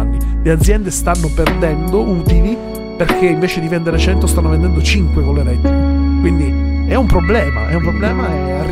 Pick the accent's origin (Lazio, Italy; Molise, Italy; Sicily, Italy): Sicily, Italy; Allora, io che vengo dalla Sicilia